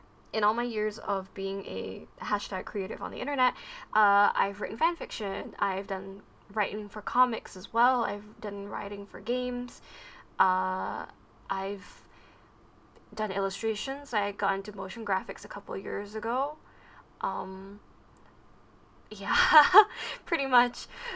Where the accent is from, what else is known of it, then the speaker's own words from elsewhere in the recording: Malaysia; I'm a Malaysian office lady by day